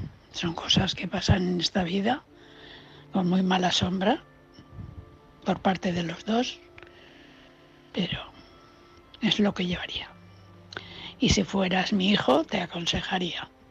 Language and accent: Spanish; Valencia, Valencian Community, Spain; de Valencia.